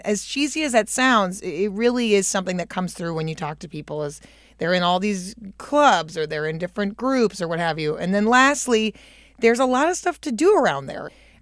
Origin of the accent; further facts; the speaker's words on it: Hampstead, New Hampshire, United States; Like, not to rag on my own town, I grew up in Hampstead, New Hampshire